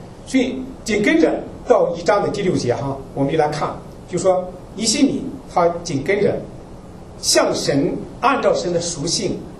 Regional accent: Zibo, Shandong, China; 我是山东人，然后那淄博那边

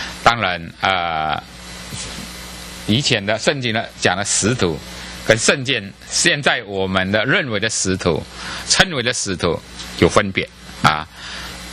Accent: China; 我们中国人就讲嘛，哈，有慈父就什么，有妻子，啊，就这样的意思。

